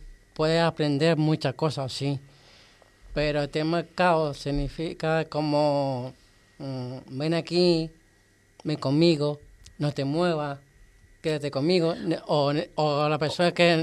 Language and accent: Spanish; Las Palmas de Gran Canaria, Canary Islands, Spain; vino aquí a la en la Palma de Gran Canaria, de mi tierra